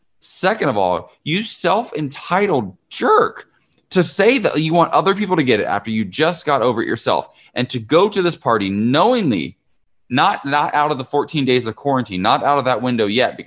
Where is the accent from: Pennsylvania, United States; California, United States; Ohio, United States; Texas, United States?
Ohio, United States; We're going to be talking about an Ohio native. She's from my home state, Halle Berry, in some hot water right now.